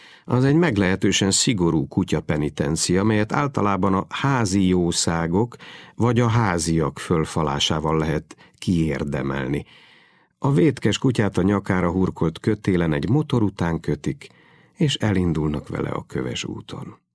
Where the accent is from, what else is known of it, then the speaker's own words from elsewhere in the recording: Budapest, Hungary; Szülővárosom, Budapest. Itt voltam, ahol születtem, ahol 42 évet leéltem